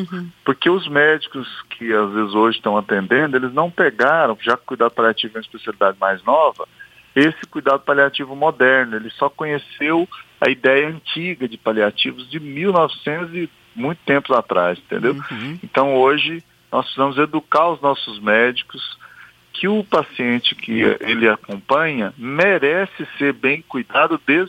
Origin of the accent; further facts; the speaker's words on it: Minas Gerais, Brazil; Eu sou de Minas Gerais